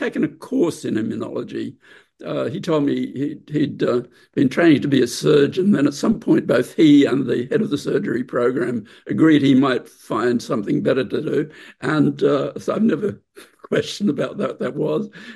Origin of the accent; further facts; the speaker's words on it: Brisbane, Queensland, Australia; I was growing up in Brisbane, the capital of the big state of Queensland, which is a very big agricultural state, especially then.